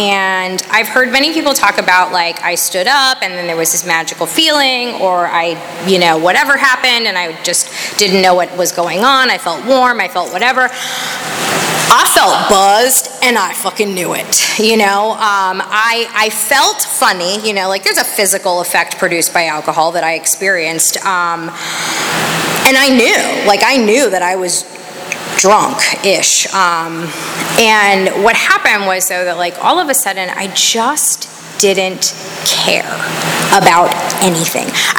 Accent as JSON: {"language": "English", "town": "Tampa", "region": "Florida", "country": "United States", "tie": "born or raised there", "said": "But I grew up in Tampa, so Gasparilla is like a thing."}